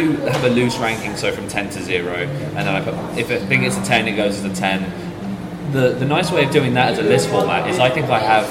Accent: Lenham, South East England, United Kingdom; also born or lived in Chatham / Gillingham; So I've always lived in Kent, but I was born in Chatham. And I spent the very earliest part of my life in Gillingham, but I grew up in a little village called Lenham.

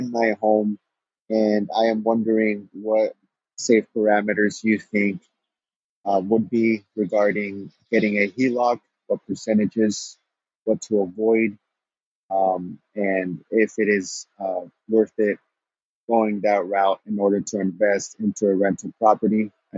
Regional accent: California, United States; I am from California.

